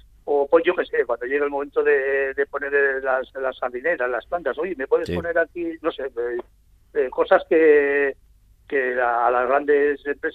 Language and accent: Spanish; Vitoria-Gasteiz, Basque Country, Spain; now in Zalduondo, Spain; Sí, soy de Vitoria, pero bueno, pues en Zalduondo veníamos fines de semana y el verano y demás, y bueno, y ahora ya llevamos ya, pues este año ya aquí ya viviendo